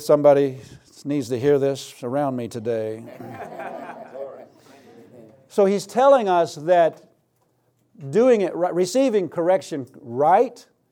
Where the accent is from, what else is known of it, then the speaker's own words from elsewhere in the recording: United States; You know, I'm an American.